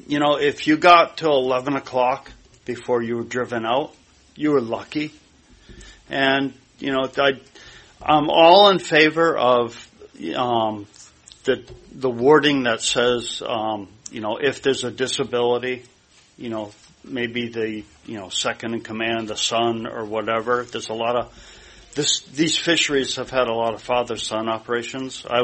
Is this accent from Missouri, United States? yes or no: no; Vinalhaven, Maine, United States; I'm from Vinyl Haven.